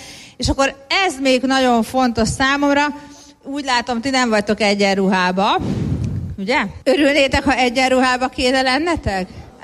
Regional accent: Nigeria; Hungarian is a second language; ha én nigériai vagyok

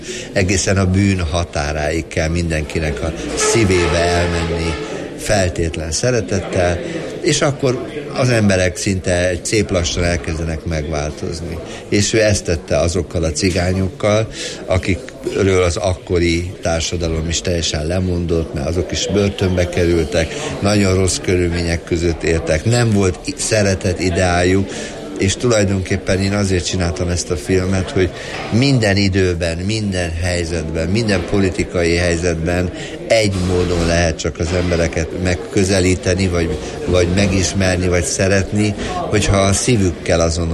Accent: Szeged, Csongrád-Csanád, Hungary; Én az Átkosba nőttem föl, akkor voltam kisgyerek, Szegeden éltem

